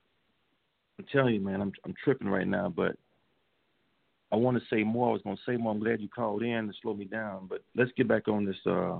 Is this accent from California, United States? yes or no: no; Louisiana, United States; I'm from Louisiana, okay? From Louisiana.